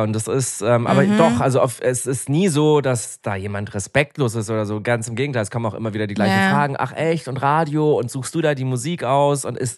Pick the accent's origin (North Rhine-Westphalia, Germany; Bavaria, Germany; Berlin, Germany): Bavaria, Germany; Munich; ich komme ja aus München